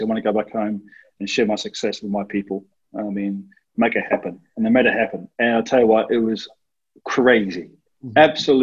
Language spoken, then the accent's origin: English; New Zealand; when I was growing up in New Zealand